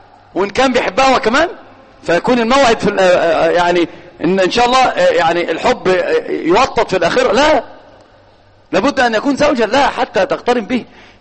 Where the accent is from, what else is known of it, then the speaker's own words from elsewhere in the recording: Egypt; هو الآن في الإحصائيات على الأقل عندنا في مصر الواحد أمام 9 من النساء